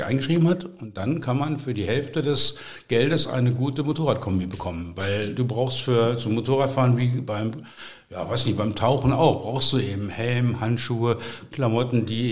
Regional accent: Rohrsen, Lower Saxony, Germany; ich komme eigentlich von der anderen Seite des Düls. Du kommst aus Affede, ich komme aus Rohrsen.

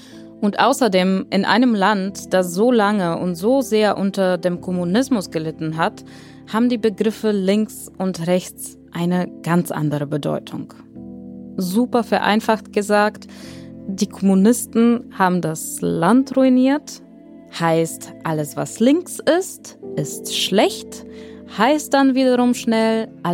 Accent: Bulgaria; German is a second language; bulgarische Realität gewöhnt. Und ich erlebe deswegen jedes Mal einen kleinen Kulturschock, wenn ich meine Heimat besuche.

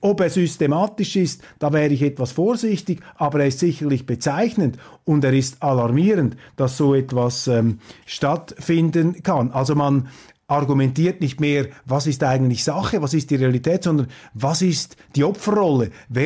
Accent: Switzerland; Als Schweizer kann ich nur sagen, es ist gut, wenn man nicht im UN-Sicherheitsrat dabei ist.

